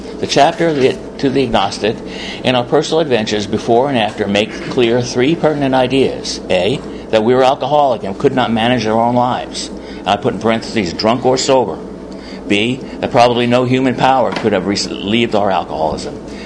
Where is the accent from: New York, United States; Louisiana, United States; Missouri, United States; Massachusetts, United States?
New York, United States; Staten Island; Growing up on Staten Island, I'm the youngest of six in my family, only alcoholic in the family.